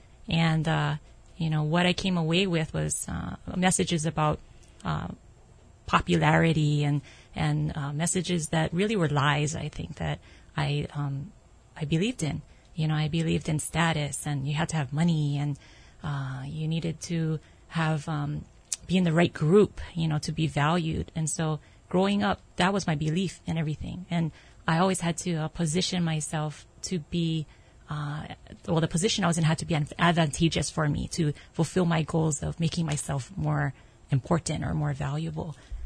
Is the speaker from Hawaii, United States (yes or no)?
yes; Kapahulu, Hawaii, United States; also born or lived in Aiea; Since the fourth grade, that's where we moved to. But before then, I grew up in Kapahulu.